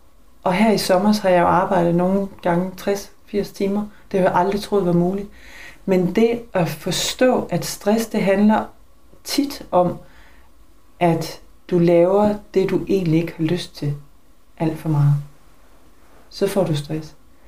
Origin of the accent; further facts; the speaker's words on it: Vojens, Region of Southern Denmark, Denmark; Men jeg kommer som sagt fra Vojensag, så det er en stor forbedring.